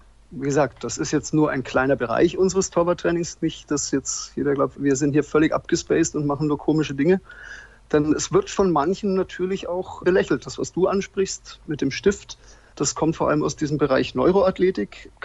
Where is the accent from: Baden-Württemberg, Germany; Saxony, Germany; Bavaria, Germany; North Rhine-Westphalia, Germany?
Bavaria, Germany; Also ich bin in Franken geboren und ich bin in Franken aufgewachsen